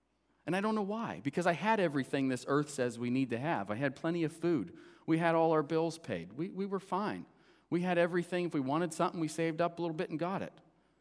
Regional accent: North Lima, Ohio, United States; I grew up in North Lima, Ohio. I live right next door now to where I grew up, the house I grew up in.

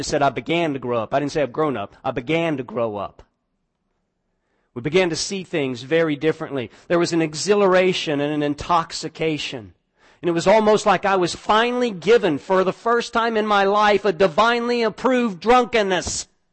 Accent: Kentucky, United States; doesn't matter if I'm from Kentucky.

